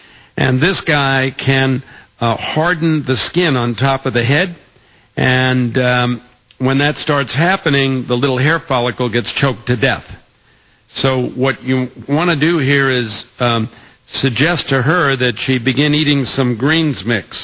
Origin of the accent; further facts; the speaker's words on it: Valley Stream, New York, United States; when I grew up back there, I grew up in Valley Stream.